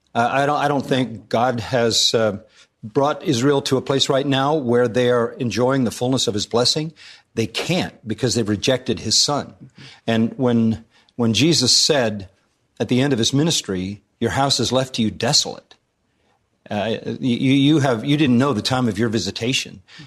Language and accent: English; Scotland, United Kingdom; if I have one regret, it's that I'm Scottish and I don't have any Jewish blood